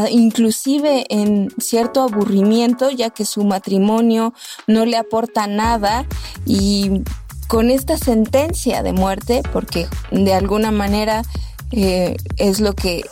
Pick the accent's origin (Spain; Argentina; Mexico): Mexico; aquí hay algo que como mexicanos y mexicanas nos podremos sentir identificados